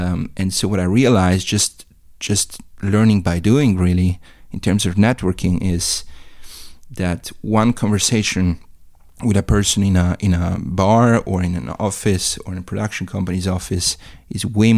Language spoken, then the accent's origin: English; Ortisei, Trentino-Alto Adige, Italy; English is a second language; moved away as an adult; now in London, United Kingdom; Yeah, I grew up in my hometown, Ortisei, Italy. For me, the best place in the world. I did my middle school, my high school there.